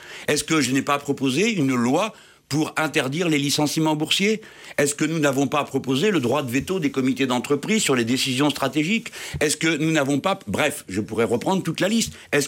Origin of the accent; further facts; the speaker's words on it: Tangier, Tanger-Tetouan-Al Hoceima, Morocco; Les usines qui sont à Tanger, ma ville natale